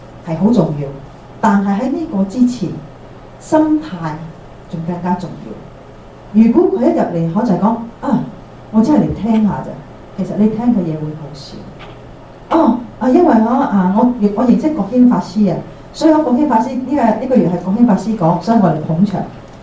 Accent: Guangdong, China; 我係廣東人。我阿爺喺廣東省嚟，係啊，我祖先係廣東嗰邊嚟嘅，但係我個佛學係講國語嘅，所以其實有好多佛學嘅名相，我係唔識廣東話嘅

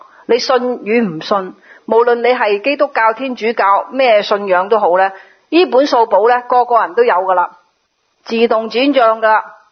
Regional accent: Guangdong, China; 我们广东人有句说话呢就叫做话积阴德啊。

